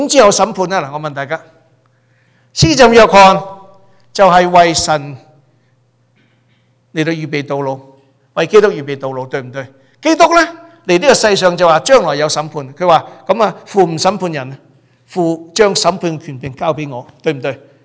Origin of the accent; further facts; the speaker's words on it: Hong Kong; 有即系我细个喺香港，我就知道啦。